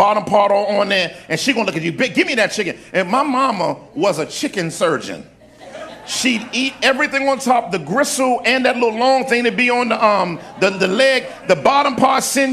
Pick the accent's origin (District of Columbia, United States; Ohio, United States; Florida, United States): District of Columbia, United States; Washington; Most of y'all know I'm from Washington, D.C., and amen, and born and raised uptown